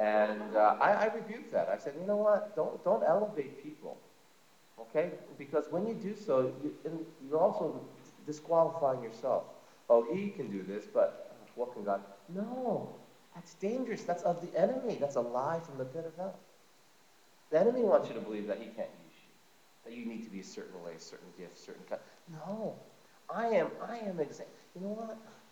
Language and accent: English; New Jersey, United States; I grew up in New Jersey. Nobody knows me.